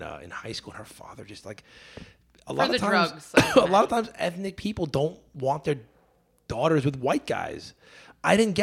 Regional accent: Queens, New York, United States; I grew up when I grew up in Queens, there were a very heavy Filipino population

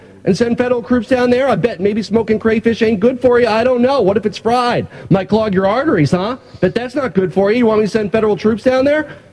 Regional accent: Colorado, United States; Reclaiming my time. I am from Colorado.

